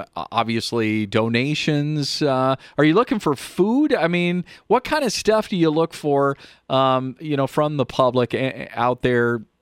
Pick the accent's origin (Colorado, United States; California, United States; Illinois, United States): Colorado, United States; a lot of people that live in Denver, and I grew up in Denver suburb, is that they just don't appreciate what they have.